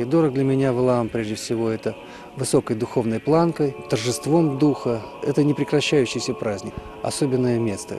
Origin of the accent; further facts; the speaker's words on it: Siberia, Russia; Я родом из Сибири, и ландшафты такие похожие встречаются и на юге Западной Сибири.